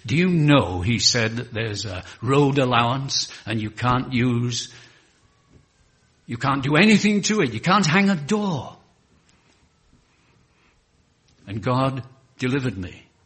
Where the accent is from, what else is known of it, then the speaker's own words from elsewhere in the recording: England, United Kingdom; Now, we are English, and we love to take each other cups of tea into bed in the morning, you see.